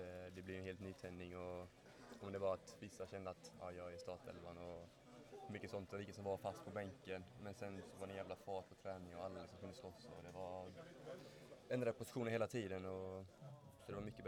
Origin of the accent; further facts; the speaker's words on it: Halmstad, Halland County, Sweden; Jag är från Halmstad.